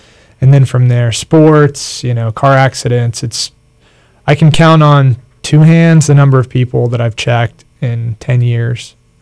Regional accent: Miami, Florida, United States; born there; I was born in Miami.

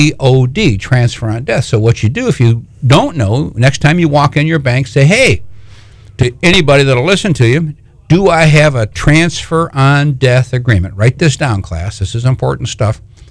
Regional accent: Michigan, United States; moved away; I'm from Michigan originally. 1976, I moved to Florida. That's 42 years.

